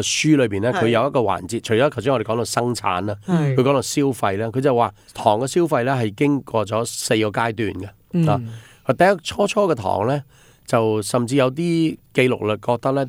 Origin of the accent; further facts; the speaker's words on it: Hong Kong; 我哋香港人食嘅麵包咧係傾向比較甜嘅